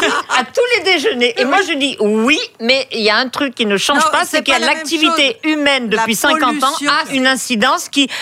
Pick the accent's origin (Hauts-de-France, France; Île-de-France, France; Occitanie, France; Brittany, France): Île-de-France, France; Paris; born there; Je suis d'une région, je suis née à Paris, mais je vais souvent en Haute-Savoie.